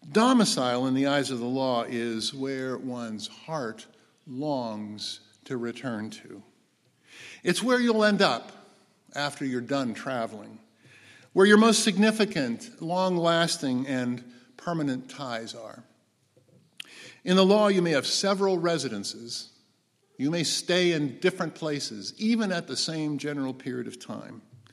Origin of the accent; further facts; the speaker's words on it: Pittsburgh, Pennsylvania, United States; now in Erie, United States; But most of you know I grew up in Pittsburgh and I have many of my roots there. And of course, I've done the math, and I have actually lived in Erie far longer than I ever lived in Pittsburgh.